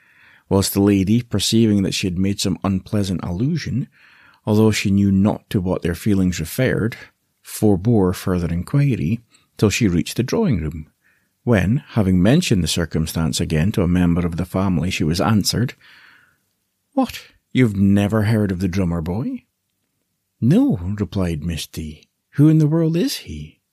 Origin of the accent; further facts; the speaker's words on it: Aberdeen, Scotland, United Kingdom; born there; I was born in Aberdeen, the northeast of Scotland, which is an incredibly cold batch of people, and the weather is not great either.